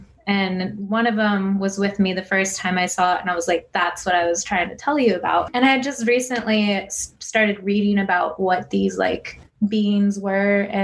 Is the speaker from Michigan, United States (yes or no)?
no; Utah, United States; also born or lived in Colorado; I've lived in Colorado. I'm actually from Utah originally.